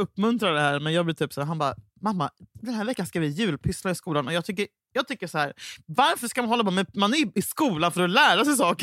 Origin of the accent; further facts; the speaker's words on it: Huddinge, Stockholm County, Sweden; Alltså jag är fortfarande en blyg tjej från Huddinge.